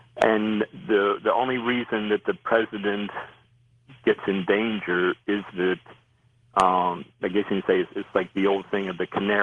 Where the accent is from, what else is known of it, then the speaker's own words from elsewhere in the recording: Baltimore, Maryland, United States; I was just starting high school, and I was growing up in Baltimore. When I was growing up, being an Irish Catholic Democrat was all one word.